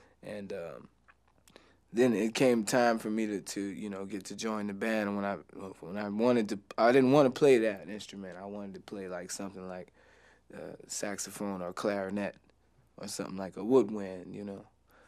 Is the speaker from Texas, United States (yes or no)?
yes; Waco, Texas, United States; born there; Right. I was born in Waco.